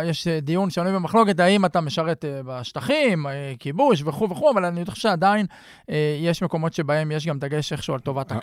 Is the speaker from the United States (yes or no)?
no; Hefer Valley, Central District, Israel; אני גדלתי בעמק חפר